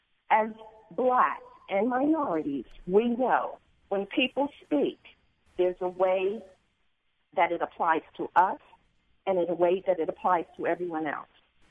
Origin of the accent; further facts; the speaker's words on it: New Jersey, United States; I'm originally from New Jersey.